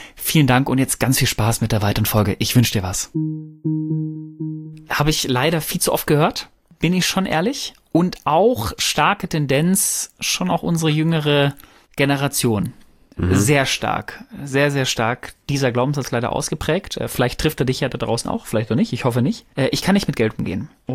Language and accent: German; North Rhine-Westphalia, Germany; Ich komme ja ursprünglich aus dem Pott